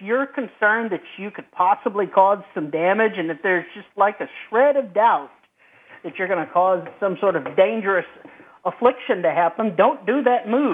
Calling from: Arkansas, United States; from Arkansas.

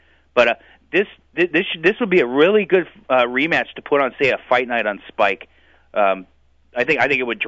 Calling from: San Bruno, California, United States; in San Bruno.

